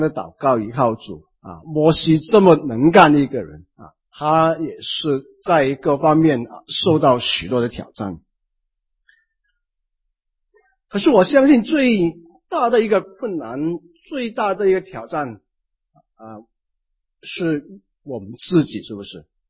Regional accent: Malaysia; also born or lived in Canada; now in Taiwan; 讲广东话也讲得不准确，讲英文也讲得不好。那么所以我因为我是马来西亚长大，那么到加拿大念书，所以呢就是要活在香港人的圈子里面。现在就在台湾的弟兄姊妹的圈子里面

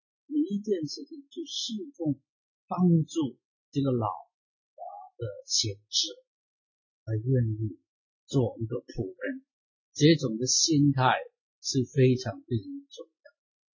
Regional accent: China; 那我去过中国大陆，回到我的家乡，看见我的亲戚朋友耕田一只牛都很辛苦

